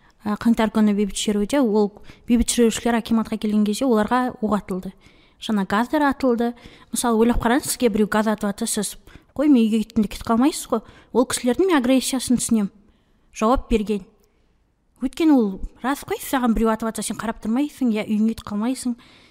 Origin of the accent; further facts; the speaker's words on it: Mangystau Region, Kazakhstan; Мысалы, мен өзімнің туған жерім Маңғыстау ең бірінші бастаған кезде мен өте қатты қорққам. Өйткені біздің адамдардың, енді біздің ауылдың адамдарының қызуғандығын біліп